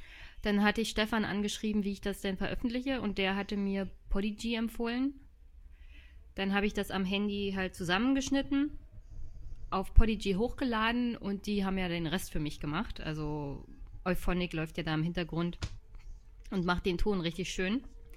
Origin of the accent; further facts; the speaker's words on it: Jüterbog, Brandenburg, Germany; Jüterbog besucht, das ist meine Heimatstadt.